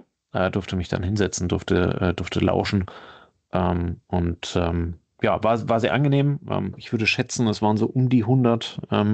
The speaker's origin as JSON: {"language": "German", "region": "North Rhine-Westphalia", "country": "Germany", "said": "ich komme aus der Nähe von Düsseldorf."}